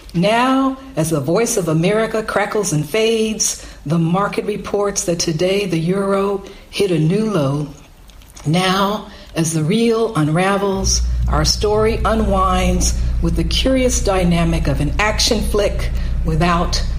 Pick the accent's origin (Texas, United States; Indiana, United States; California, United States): Texas, United States; also born or lived in Alabama; I grew up in Texas and I was born in Alabama.